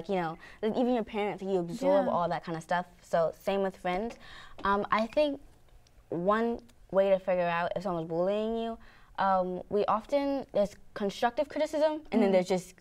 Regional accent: Alabama, United States; I'm 15. I'm from Alabama and also excited to be here.

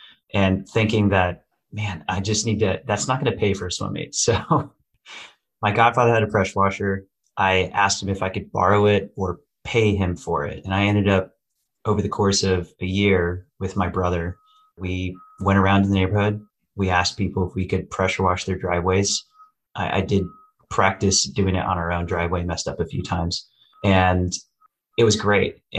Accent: Oregon, United States; And I grew up in Oregon swimming. I was 11 years old.

